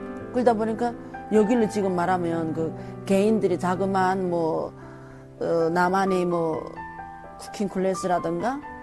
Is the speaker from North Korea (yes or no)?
no; Cheongyang, South Chungcheong, South Korea; 저는 충청남도 청양에서 온